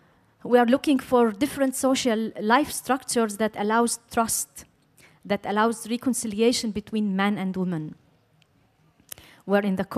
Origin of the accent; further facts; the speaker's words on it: Palestine; as myself, as I grew up also in Palestine, and with all the privilege that I had